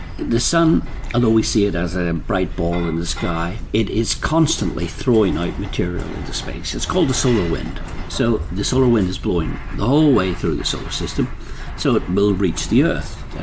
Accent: Northern Ireland, United Kingdom; I was brought up in Northern Ireland, which is latitude 55 degrees north.

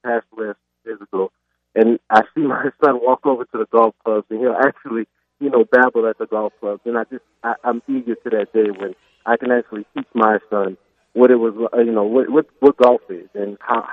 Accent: New Orleans, Louisiana, United States; Hey, I'm from Born and Raised in New Orleans.

